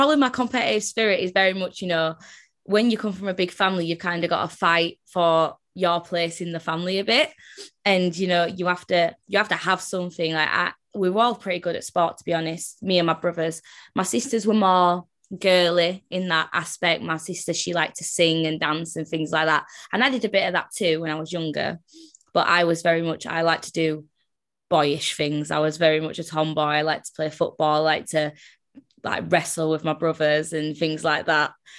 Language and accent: English; Leeds, Yorkshire and the Humber, United Kingdom; Yeah, I'm a Leeds girl through and through. St. James Hospital, born there. Probably will stay here forever. I love it in Leeds. But yeah, so I was born in Leeds. Like, my dad's from Jamaica. My mum's English. Like, she's half English, half Irish.